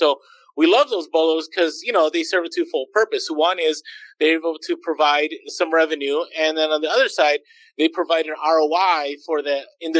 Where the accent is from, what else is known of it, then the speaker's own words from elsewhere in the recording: San Francisco, California, United States; I grew up in San Francisco, and I was a big football fan of the 49ers